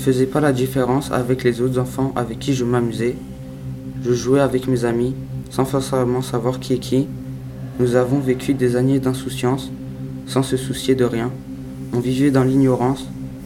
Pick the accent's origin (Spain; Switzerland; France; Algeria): Algeria; Algiers, Algiers Province; Je suis né à Alger, malgré les conditions de vie et de jeu non optimales, nous avons pu nous amuser